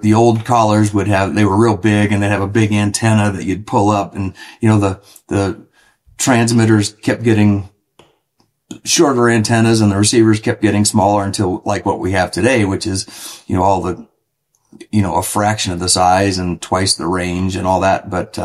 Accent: Chesapeake Bay, United States; Like I grew up on the Chesapeake Bay and then hunted, you know, kind of like field ducks and different things.

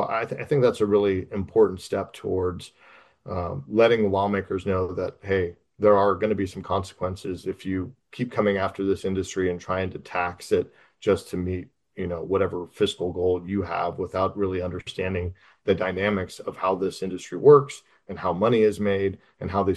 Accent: Arizona, United States; I was born and raised in Arizona.

